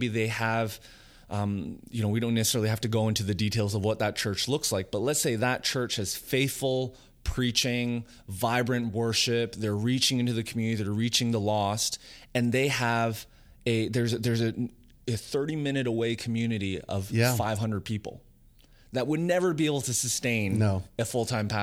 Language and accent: English; Canada; And I'm Canadian, rural Canada as well.